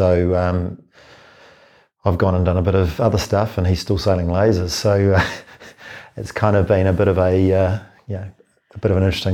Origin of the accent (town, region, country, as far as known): Auckland, New Zealand